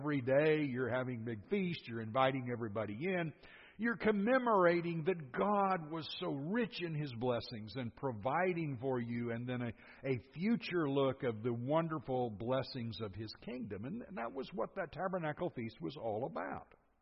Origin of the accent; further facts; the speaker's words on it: California, United States; when I grew up and lived in California for just a short period of time, 48 years, and during that time did a bit of dirt bike riding out in the California desert